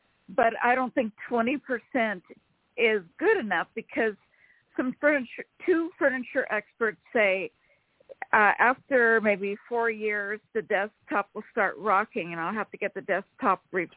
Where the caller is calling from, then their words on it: Sacramento, California, United States; from Sacramento, California.